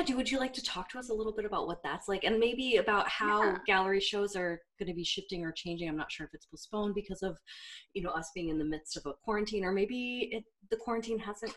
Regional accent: New York, United States; Yeah, and I'm also from New York, so I used to call everyone guys

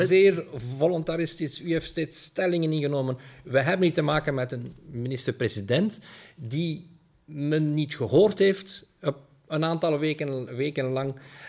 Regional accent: Flanders, Belgium; terwijl wij als Vlamingen zouden zeggen

